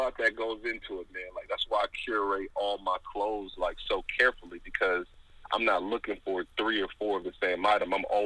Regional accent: California, United States; Like, growing up in California, the climate there was always individuality

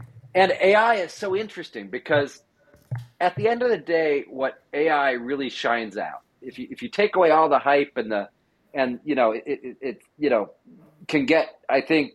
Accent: San Diego, California, United States; now in Bay Area, United States; Gosh, I'm a California boy. I grew up in San Diego

